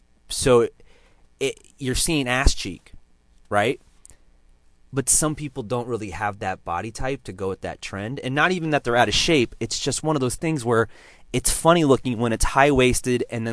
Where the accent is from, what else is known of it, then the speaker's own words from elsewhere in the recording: San Diego, California, United States; now in New York, United States; I'm from New York. Oh, New York. Well, no, I'm from San Diego originally.